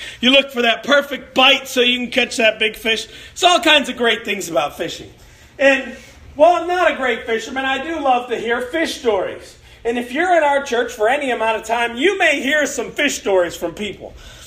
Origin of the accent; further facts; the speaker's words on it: Chicago, Illinois, United States; I grew up in Chicago, and the people that you love, you protected.